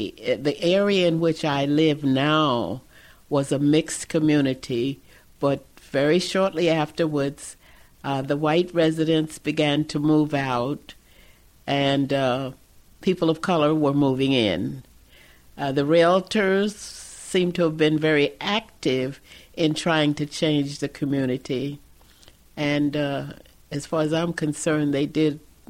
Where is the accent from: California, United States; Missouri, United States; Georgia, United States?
Georgia, United States; Brunswick; born there; now in Philadelphia, United States; No, I'm not. I was born in Georgia, a place called Brunswick, Georgia.